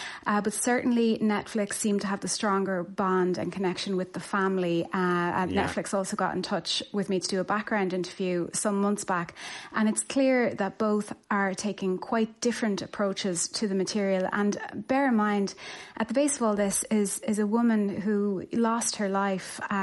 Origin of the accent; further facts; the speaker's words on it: Skibbereen, Munster, Ireland; I was interviewed as part of that podcast because I'm from Skibbereen